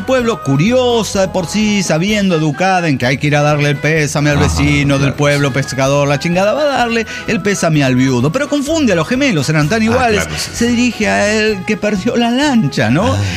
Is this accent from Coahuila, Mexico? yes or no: yes; Saltillo, Coahuila, Mexico; de Saltillo Goela.